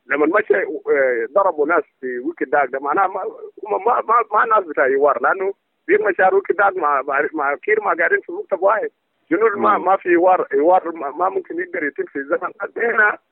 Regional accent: South Sudan; لو كلنا كسودانيين جنوبيين يعني في حاجة على إنه فعلا عايزين سلام

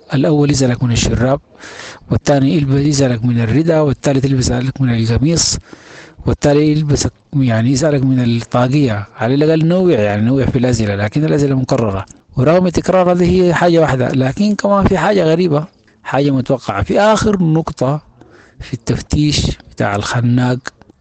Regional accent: Sudan; now in Libya; أنا تحركت من السودان ووصلت ليبيا

